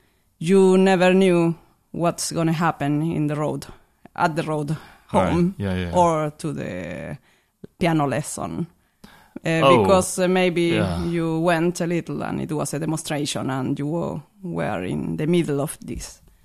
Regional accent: Santiago, Santiago Metropolitan Region, Chile; now in Sweden; Yes, I am from Santiago.

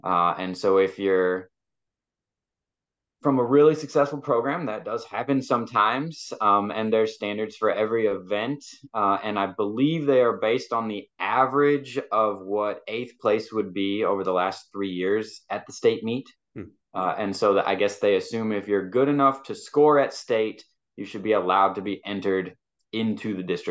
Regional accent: St. Louis, Missouri, United States; I grew up in St. Louis, so I have the high school experience in the state as well.

